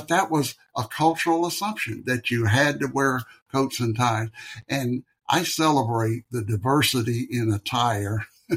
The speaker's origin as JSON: {"language": "English", "region": "Florida", "country": "United States", "tie": "born or raised there", "said": "Growing up in Central Florida, the church had no air conditioning"}